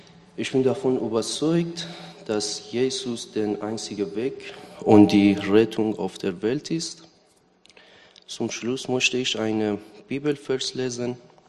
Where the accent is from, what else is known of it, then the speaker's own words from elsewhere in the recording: Iran; moved away; Ich bin 24 Jahre alt, komme ich aus dem Iran. Ich bin seit fast 1 Jahr in der Gemeinde